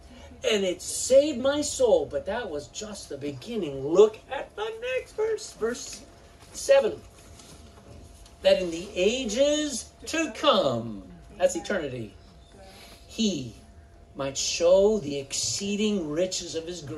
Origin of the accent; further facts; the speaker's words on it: Texas, United States; As a Texan for better and better and better, if I have to translate.